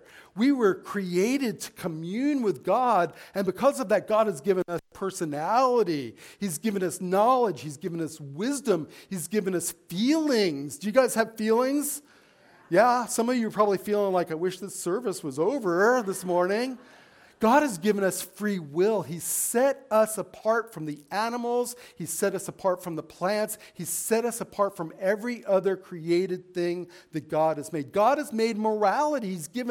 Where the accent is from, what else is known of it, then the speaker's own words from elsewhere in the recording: Las Vegas, Nevada, United States; like growing up in Las Vegas, when you go out in your backyard at night, you look up and all you really see is the reflection of the Las Vegas Strip.